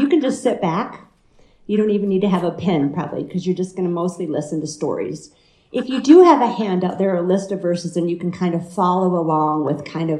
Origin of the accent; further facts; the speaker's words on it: Iowa, United States; also born or lived in Colorado; I grew up in the Midwest, back in Iowa, and then we spent 20 years doing ministry and life here in Colorado.